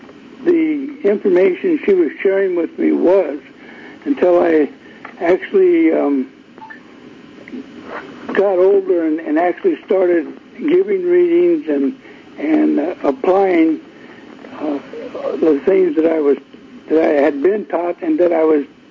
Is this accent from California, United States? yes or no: yes; Whittier, California, United States; born there; I was born in Whittier, California.